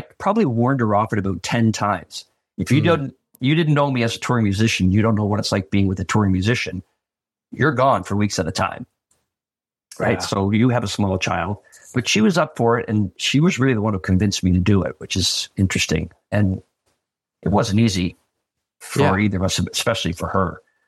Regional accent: Charlottetown, Prince Edward Island, Canada; I'm from Charlottetown.

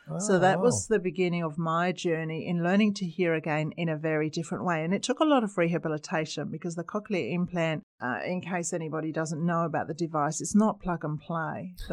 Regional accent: London, United Kingdom; So I left school, began my nurse training. I'm from London.

